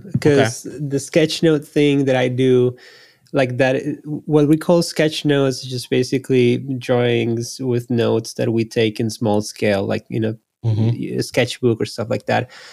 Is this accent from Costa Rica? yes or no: yes; Costa Rica; I come from Costa Rica, which is a small country in Central America. And I come from a family that has a lot of artists in them